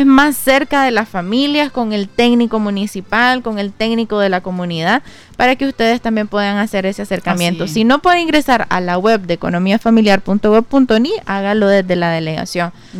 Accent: Nicaragua; lo que somos como nicaragüenses.

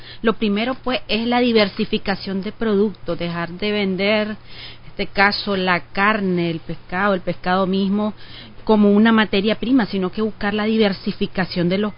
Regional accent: Nicaragua; nosotros como nicaragüenses tenemos más que todo lo que es la carne

